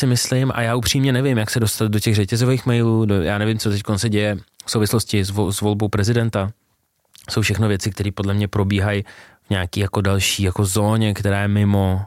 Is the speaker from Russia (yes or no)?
yes; Russia; protože jsem původem z Ruska a celá moje rodina je z Ruska